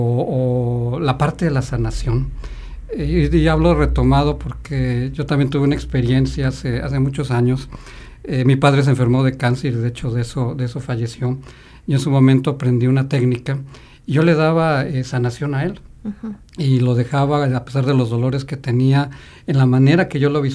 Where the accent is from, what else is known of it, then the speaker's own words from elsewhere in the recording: Mexico; sí nosotros como ser mexicanos nos marcan que el matrimonio tenía que ser de esa manera